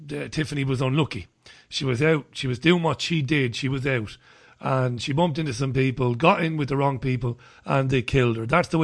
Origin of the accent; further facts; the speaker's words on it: Ireland; accent: Irish; I'm not going to say third anymore because it's difficult for me, John, with my Irish accent.